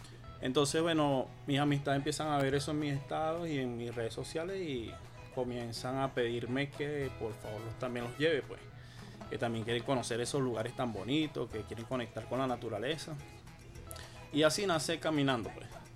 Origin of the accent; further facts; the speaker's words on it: Caracas, Capital District, Venezuela; Yo soy de acá de Caracas